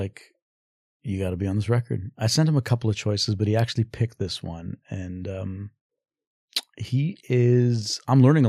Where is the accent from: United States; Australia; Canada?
Canada; Western Canada; But like I grew up in Western Canada.